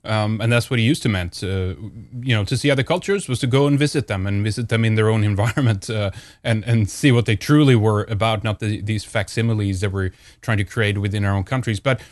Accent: Sweden; when I was young growing up in Sweden

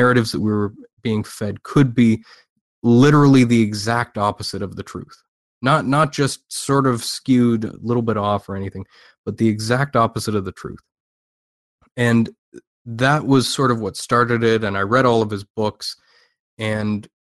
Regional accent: Canada; Well, I'm Canadian. Most people probably know that who have heard of me. I live in a houseboat on James Bay.

